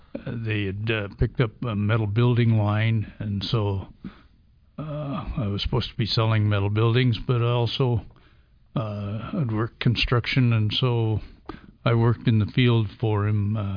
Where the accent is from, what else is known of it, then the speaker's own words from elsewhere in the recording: Seattle, Washington, United States; now in Fairbanks, United States; Seattle area.